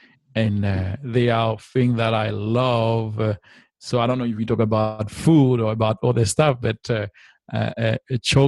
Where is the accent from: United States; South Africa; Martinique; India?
Martinique; When I was growing up in Martinique